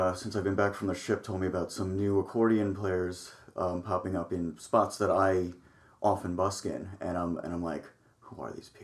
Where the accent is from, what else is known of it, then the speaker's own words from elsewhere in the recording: New York, United States; I'm a Jew from New York. Do I really need an agent?